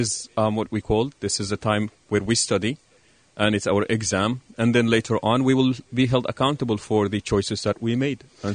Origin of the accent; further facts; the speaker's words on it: Eritrea; born there; also born or lived in Sudan; I was born in Eritrea, in northeast Africa. Small country. It's about 1,000 kilometers along the Red Sea.